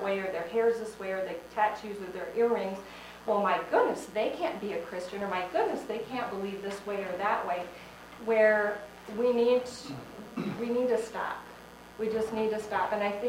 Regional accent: Michigan, United States; now in Iowa, United States; from Iowa also. Grew up in Michigan, lived in Iowa. We lived in Vegas, Phoenix, Tucson, back to Vegas, been over a 10-year period of time. Now we're back to Iowa

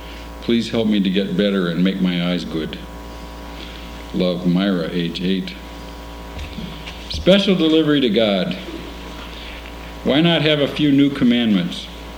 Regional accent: Valparaiso, Indiana, United States; from Valparaiso, Indiana.

